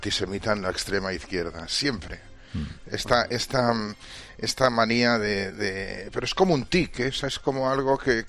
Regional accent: Barcelona, Catalonia, Spain; Y a mí como barcelonés, de verdad que estas cosas me ofenden profundamente

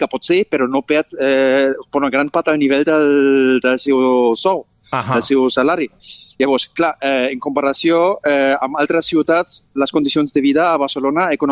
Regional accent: Germany; també sóc alemany

